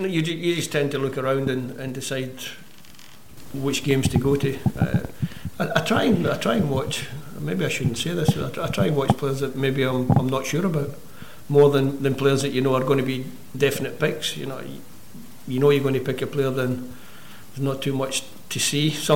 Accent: Scotland, United Kingdom; accent: Scottish; moved away; I don't think I sound English. I think I sound pretty much the way I sounded when I went down south. Always been patriotic about Scotland.

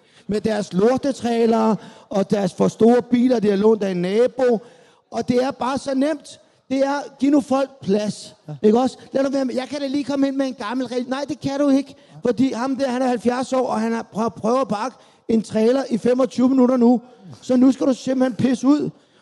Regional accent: Zealand, Denmark; altså der, hvor jeg kommer fra på Sjælland

